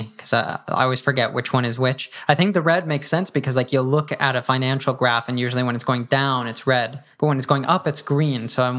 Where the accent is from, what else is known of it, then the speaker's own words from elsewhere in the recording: Colorado, United States; Because I'm from Colorado.